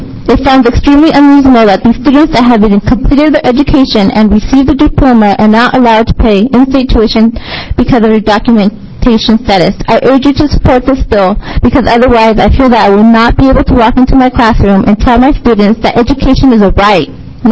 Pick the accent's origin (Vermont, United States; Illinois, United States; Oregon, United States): Oregon, United States; Hillsboro; I grew up in Hillsboro, and I was fortunate to graduate from Century High School.